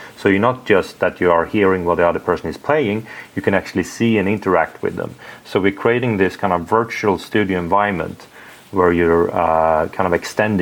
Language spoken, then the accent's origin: English; Sweden; English is a second language; I'm from Sweden, and maybe that's because you will hear that on my accent, maybe. So we're based in Stockholm.